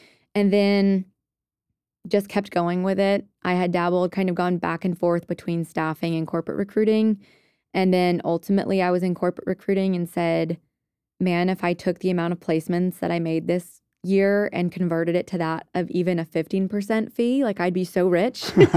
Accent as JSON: {"language": "English", "region": "Rhode Island", "country": "United States", "said": "I'm from Rhode Island, so very small."}